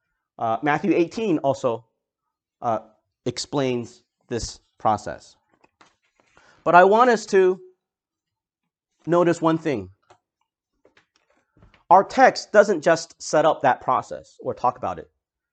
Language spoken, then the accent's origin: English; Taiwan; now in United States; I come from Taiwan. I was born there.